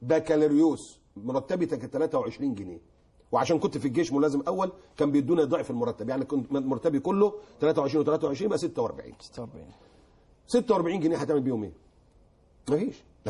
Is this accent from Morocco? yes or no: no; Alexandria, Alexandria Governorate, Egypt; اللي عندنا في اسكندريه